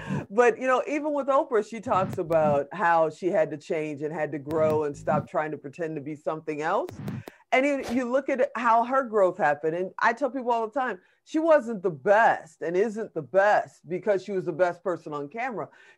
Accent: Chicago, Illinois, United States; And even when she was doing local Chicago, you know, I'm from Chicago.

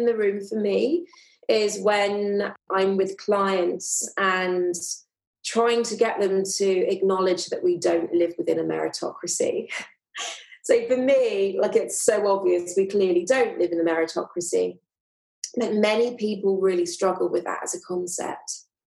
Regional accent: London, United Kingdom; also born or lived in Tehran, Iran; as well as Persian Iranian, and I very much identify as both as well as British. I was born in London. Educationally, I lived part of my childhood or teenagehood in the countryside, other parts in London.

